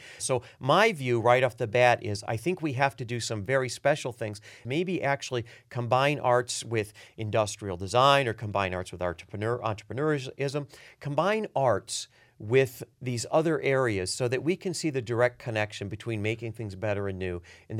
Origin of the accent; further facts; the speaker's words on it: Michigan, United States; that I see here in my home state of Michigan